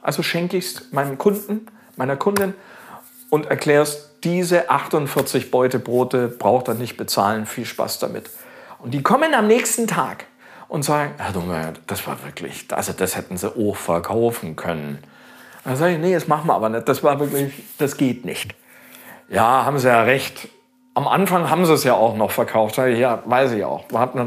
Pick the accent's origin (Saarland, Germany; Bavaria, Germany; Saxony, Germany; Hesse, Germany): Bavaria, Germany; Augsburg; In Augsburg, in meiner Heimatstadt